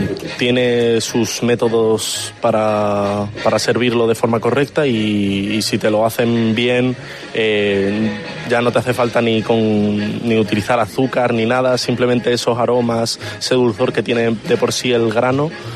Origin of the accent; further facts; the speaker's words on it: Málaga, Andalusia, Spain; No, soy de Málaga.